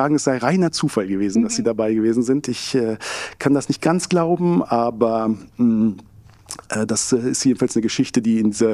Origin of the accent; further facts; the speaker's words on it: Northern Germany, Germany; now in Graz, Austria; ich habe damals natürlich noch als Kind in Norddeutschland gelebt